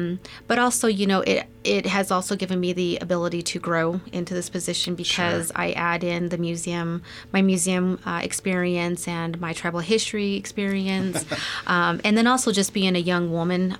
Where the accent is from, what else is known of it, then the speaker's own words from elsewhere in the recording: Blackfoot, Idaho, United States; I'm a tribal member born and raised in Blackfoot, which is just part of the reservation.